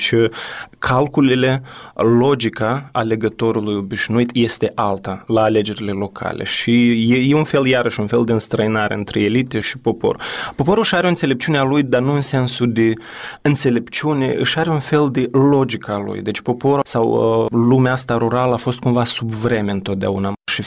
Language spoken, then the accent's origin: Romanian; Telenești District, Moldova; Satul meu, care, mă rog, un sat tipic din Republica Moldova.